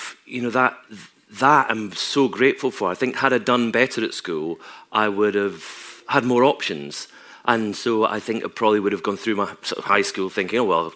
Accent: Tobermory, Scotland, United Kingdom; also born or lived in Dumbarton; Tobermory, that's my hometown, you know, is famously one of the most colourful towns in the world, especially when the sun's shining, if it shines. But, you know, to go from a housing estate in Dumbarton, which is really kind of all I could really remember about my life.

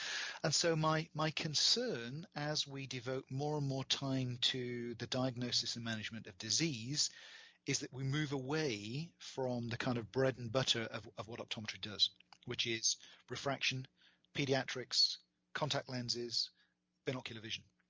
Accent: Wales, United Kingdom; moved away as an adult; I'm still very Welsh, so I was born in Wales. If someone asks me where home is still Wales, even though I left Wales when I was 20. So 35 years ago I left Wales, but it'll always be my home.

